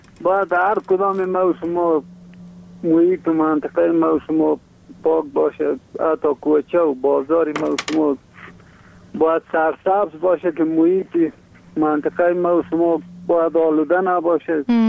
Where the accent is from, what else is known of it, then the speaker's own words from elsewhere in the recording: Bamyan, Afghanistan; ما خود راستی از بامیان هستیم